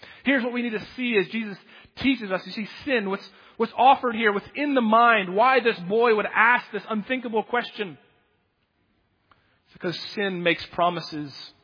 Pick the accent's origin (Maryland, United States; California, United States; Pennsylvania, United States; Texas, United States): Pennsylvania, United States; I'm from Pennsylvania. There's not that many great songs that rhyme with Pennsylvania.